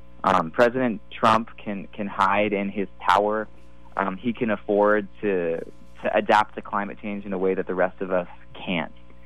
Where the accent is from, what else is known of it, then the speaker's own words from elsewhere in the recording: California, United States; now in Oakland, United States; I live in Oakland. I grew up in Marin County, so I've lived in the Bay Area my whole life